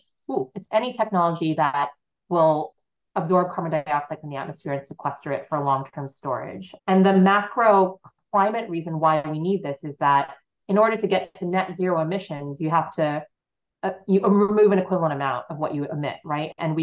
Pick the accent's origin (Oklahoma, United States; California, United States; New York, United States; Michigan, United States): California, United States; I grew up in California, you know, I recycled, but I didn't know how bad it was.